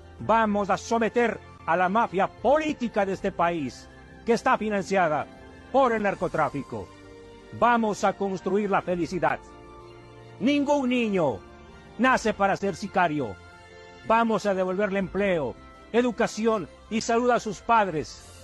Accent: Colombia; Y el 98% de la industrialización de la cocaína no se produce aquí en este país, en Colombia.

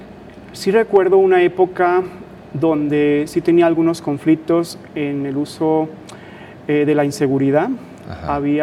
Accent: Guadalajara, Jalisco, Mexico; Y yo nací ahí. Sin embargo, fui registrado en Guadalajara, por eso cuando me comentan que de dónde soy, soy originario de Guadalajara, porque me comentan mis padres, yo no lo recuerdo, porque tenía un mes.

